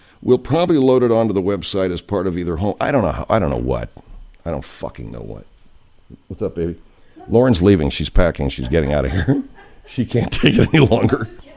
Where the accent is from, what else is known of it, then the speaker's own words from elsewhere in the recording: England, United Kingdom; Yes, I am English.